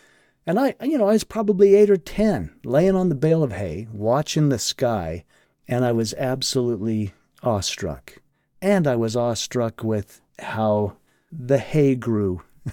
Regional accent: Charleston, Utah, United States; I grew up in Charleston, Utah, which nobody knows. It's a suburb of Midway. I laugh and say it's a suburb of Midway. Charleston is a little town outside of Heber City. When I grew up there, there was nothing but farms.

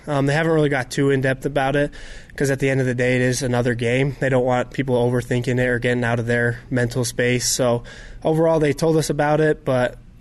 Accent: Kearns, Utah, United States; Like you said, growing up in Kearns, I've always watched the rivalry year in, year out

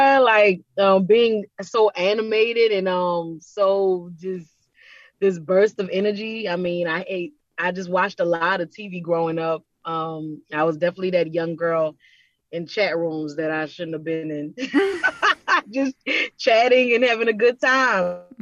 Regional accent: New Orleans, Louisiana, United States; I mean, growing up in New Orleans public schools, you know, at times it's just not the easiest day.

